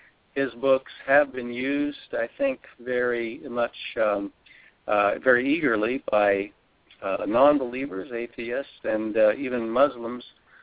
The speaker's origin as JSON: {"language": "English", "region": "Nebraska", "country": "United States", "tie": "born or raised there", "said": "Okay, well, I was born in Nebraska, raised in Nebraska, and attended church from my youth, and then went to university at the University of Nebraska"}